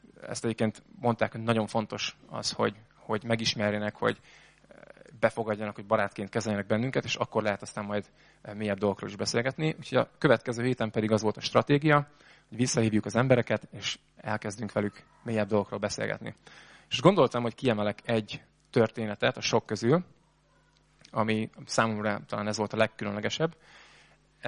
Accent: Hungary; én oda megyek magyarként vele beszélgetni

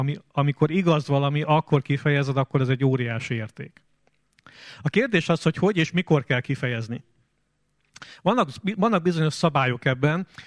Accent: Hungary; itt 90%-ban magyar emberek vagyunk

